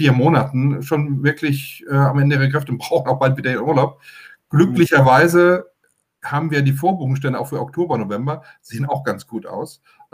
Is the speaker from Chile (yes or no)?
no; Usedom, Mecklenburg-Vorpommern, Germany; dass wir alle Usedomer sind, auch wenn wir Polen oder Deutsche sind.